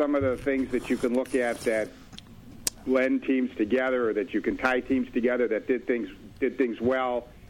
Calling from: Minneapolis, Minnesota, United States; Minneapolis.

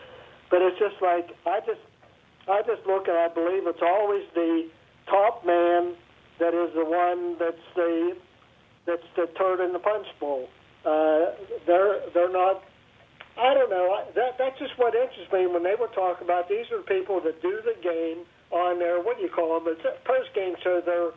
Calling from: Wheeling, West Virginia, United States; Wheeling, West Virginia.

